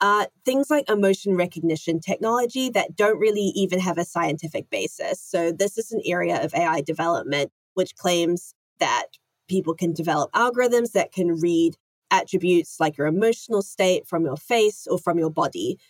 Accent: New Zealand; I'm from Aotearoa, New Zealand

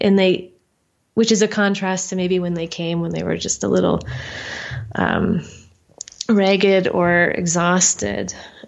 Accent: Wisconsin, United States; I grew up in Wisconsin, and I got my first horse when I was 11.

